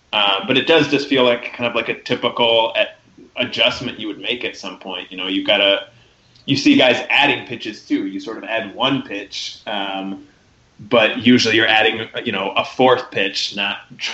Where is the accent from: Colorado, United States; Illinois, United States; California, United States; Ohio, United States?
Illinois, United States; Chicago; in growing up in Chicago, I've been to more games at Comiskey than any other stadium by far.